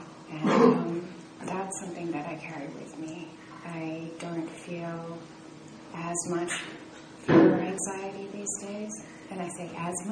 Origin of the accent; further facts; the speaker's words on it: Australia; I grew up in Australia. Both my parents were artists.